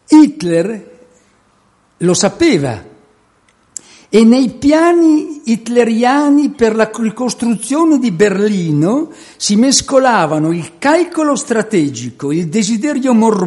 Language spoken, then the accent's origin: Italian; Milan, Lombardy, Italy; Io che sono milanese mi sento menomato.